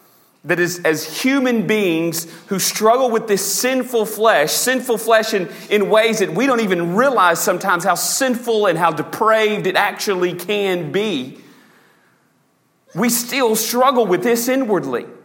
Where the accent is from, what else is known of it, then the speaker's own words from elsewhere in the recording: Arkansas, United States; Dad was a deacon at our local church growing up in South Arkansas. And we grew up in very much a, for a non-pastor's home, it was very much pastor-like.